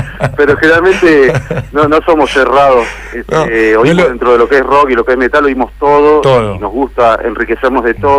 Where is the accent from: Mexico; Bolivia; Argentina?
Argentina; Buenos Aires; nosotros somos de Capital